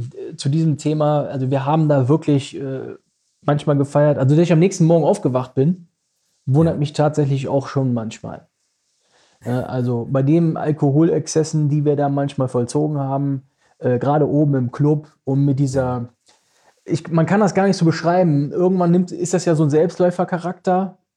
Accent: Düsseldorf, North Rhine-Westphalia, Germany; im Benrath. Dann sind wir in den Benrather Ballon reingegangen, da, wo ich aufgewachsen bin.

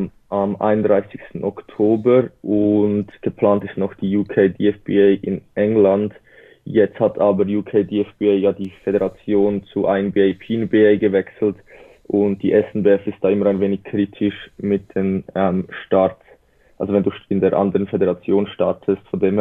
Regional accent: Switzerland; Wie man vielleicht unschlecht hört, bin ich aus der Schweiz. Ich bin 20 Jahre alt

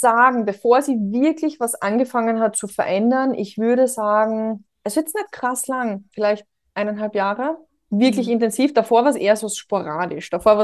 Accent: Austria; born there; ich bin in Österreich geboren

